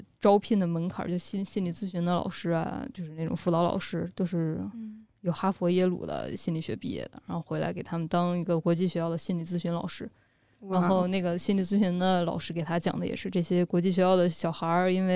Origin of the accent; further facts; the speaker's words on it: Xi'an, Shaanxi, China; now in Beijing, China; 如果我在北京干不下去，我能不能回到我们西安那边的三本或者民办学校当个老师